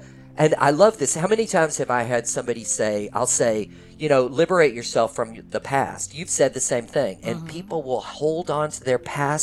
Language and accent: English; Oregon, United States; and I came from Oregon.